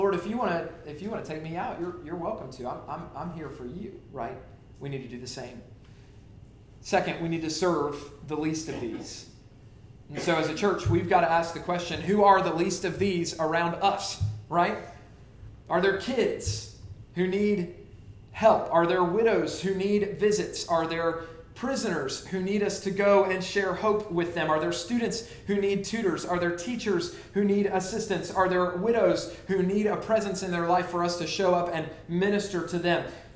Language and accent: English; Orlando, Florida, United States; When I was a kid growing up, I'd always get bothered by, I grew up in Orlando